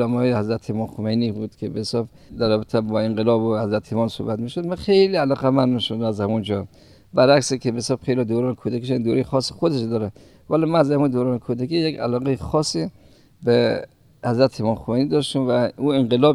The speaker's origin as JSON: {"language": "Persian", "region": "Kabul", "country": "Afghanistan", "tie": "born there", "said": "در قلعه شاده شهر کابل به دنیا آمدم. متولد 1346 هستم."}